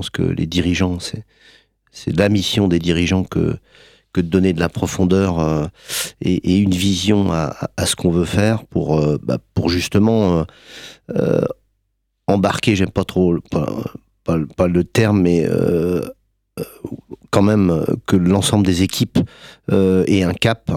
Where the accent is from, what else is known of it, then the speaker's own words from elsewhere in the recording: Blois, Centre-Val de Loire, France; Et voilà, je suis né à Blois. Donc j'ai fait tout un parcours scolaire à Blois